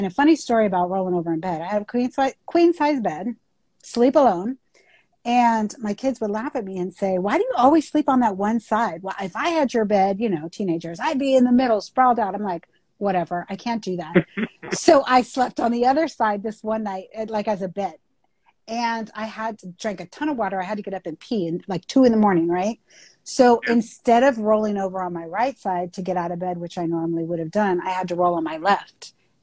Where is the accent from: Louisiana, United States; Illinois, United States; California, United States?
California, United States; And so, I'm originally from the Bay Area. And so I lived still in Northern California and I was working in Marin County